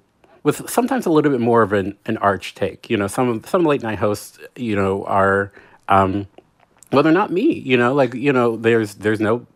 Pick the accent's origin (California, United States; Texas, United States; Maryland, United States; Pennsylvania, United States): Maryland, United States; Baltimore; Well, you know, like, so I grew up in downtown Baltimore.